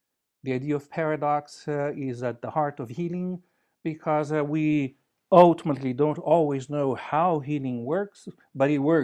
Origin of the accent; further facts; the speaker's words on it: São Paulo, Brazil; I grew up in Brazil, in São Paulo, a big city of 24 million people. I was there in the 1960s and 70s, when the city was much smaller, it was only about 15 million people. I grew up in a normal middle-class family.